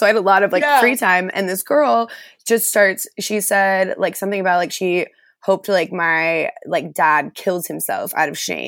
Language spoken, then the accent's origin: English; the South, United States; And I know like growing up in the South, I remember my first ever boyfriend in high school